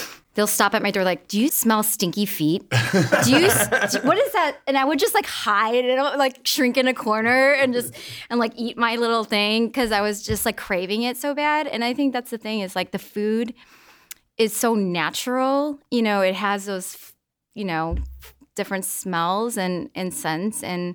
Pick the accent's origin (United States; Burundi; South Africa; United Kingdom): United States; Midwest; because I grew up in the Midwest and, you know, people are comforted.